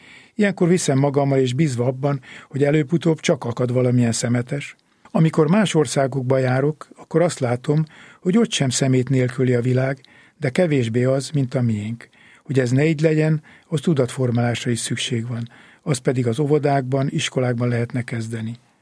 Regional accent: Törökkoppány, Somogy, Hungary; Emlékszem, szülőfalunkban, Törökkoppányban szinte nem volt olyan ház

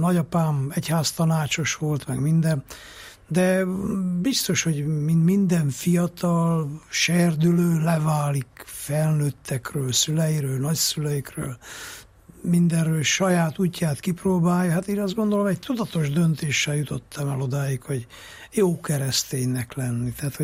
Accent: Miercurea Ciuc, Harghita, Romania; mondjuk én Csíkszeredában nőttem fel, nagyon sokat jártam Csíksomjóra

